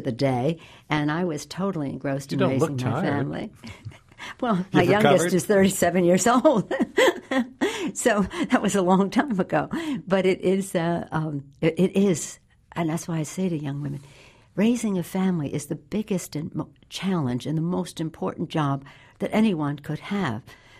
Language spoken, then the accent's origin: English; Baltimore, Maryland, United States; When I was born, my father was a member of Congress from Maryland. And from the time I was in first grade until I went to college, when I was in college, he was still the mayor of Baltimore.